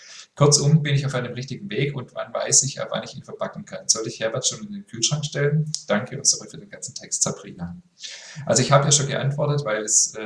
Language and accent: German; Berlin, Germany; now in Düsseldorf, Germany; ich bin Berlinerin und lebe inzwischen in Düsseldorf.